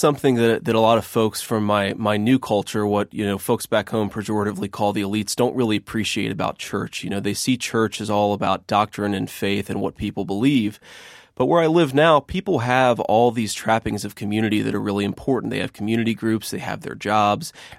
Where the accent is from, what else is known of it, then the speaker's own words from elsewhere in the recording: Middletown, Ohio, United States; also born or lived in Eastern Kentucky; And so I grew up mostly in the Rust Belt town of Middletown, Ohio. And, you know, but I spent a lot of time in Eastern Kentucky because I grew up with my grandparents